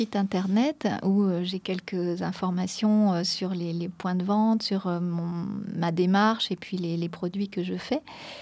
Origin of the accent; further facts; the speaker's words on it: Lorient, Brittany, France; born there; Alors, je suis bretonne parce que je suis née à Lorient.